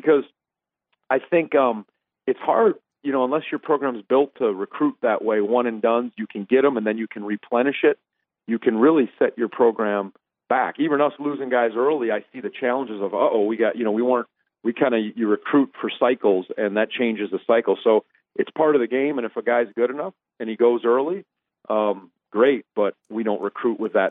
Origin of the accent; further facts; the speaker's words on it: Stevens Point, Wisconsin, United States; also born or lived in Green Bay; But then once I moved from Stevens Point to Wisconsin, to Green Bay, where my dad took that job, and then I just played high school. Then I just stuck to basketball. So, you know, as a youth, you do all that stuff. I never got into hunting as a Wisconsin boy.